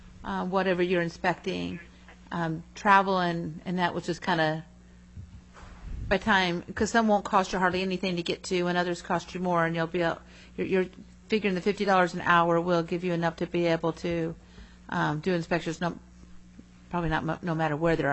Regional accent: Fairbanks, Alaska, United States; not to pick on Nome, but since I'm from Fairbanks and he's from Nome, they don't get the charge

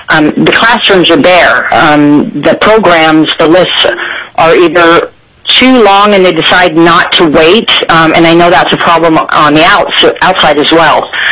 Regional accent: Anchorage, Alaska, United States; I'm from Anchorage, Alaska.

